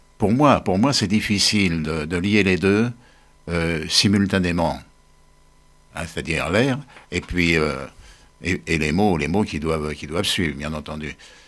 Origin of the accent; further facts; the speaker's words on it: Paris, Île-de-France, France; Non, et non, puisque je suis parisien d'origine.